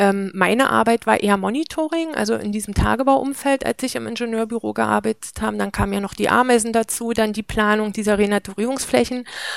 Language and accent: German; Lusatia, Germany; wir kommen ja aus der Lausitz und das ist sorbisches Siedlungsgebiet.